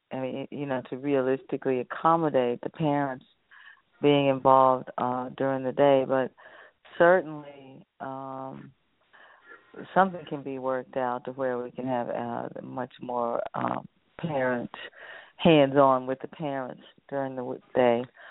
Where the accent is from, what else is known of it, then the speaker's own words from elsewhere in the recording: Dallas, Texas, United States; Well, I love South Dallas because I grew up here as well. The first 5 years of my life was South Dallas. I grew up on Latimer Street